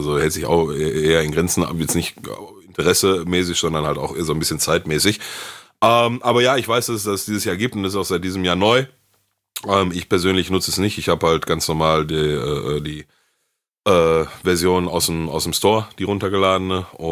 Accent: North Rhine-Westphalia, Germany; wie man so schön bei uns im Ruhrgebiet sagt.

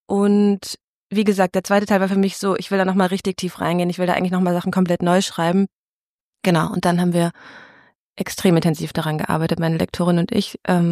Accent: North Rhine-Westphalia, Germany; Also ich bin da aufgewachsen im Ruhrgebiet

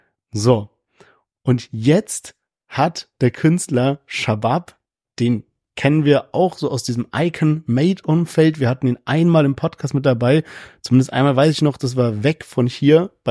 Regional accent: Heidelberg, Baden-Württemberg, Germany; meiner Heimatstadt Heidelberg, mit unserer Heimatstadt Heidelberg verbinde. Lennart und ich beide aus Heidelberg

